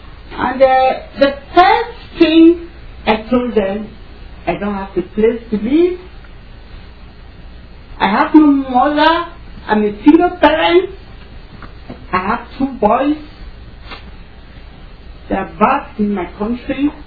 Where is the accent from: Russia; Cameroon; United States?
Cameroon; English is a second language; moved away; I'm a Cameroonian. I come from West Africa. I've been here for almost 3 years. I came here on the 4th of February 2004.